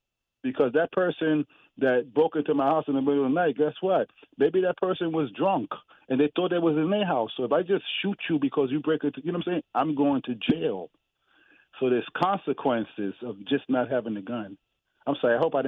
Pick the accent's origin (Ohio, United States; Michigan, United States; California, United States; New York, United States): New York, United States; New York City; I grew up in New York City, so you didn't really talk guns unless you was in gangs and stuff.